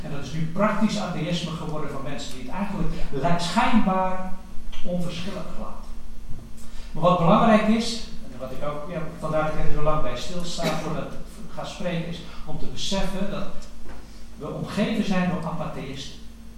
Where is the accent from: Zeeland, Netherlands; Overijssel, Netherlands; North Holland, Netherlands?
Zeeland, Netherlands; Goes; in Goes waar ik vandaan kom. Hè, uit Goes, Jolanda en ik zijn uit Goes gekomen.